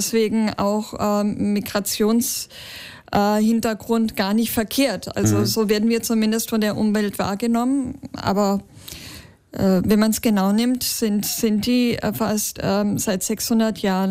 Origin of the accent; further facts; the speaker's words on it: Baden-Württemberg, Germany; Also da, wo ich aufgewachsen bin, war der Ausländeranteil an der Schule gleich null. Mhm. An der Dorfschule im Oberschwäbischen.